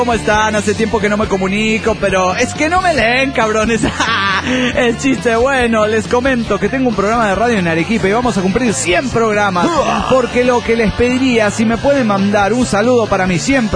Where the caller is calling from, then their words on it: Panama; aquí saludando de Panamá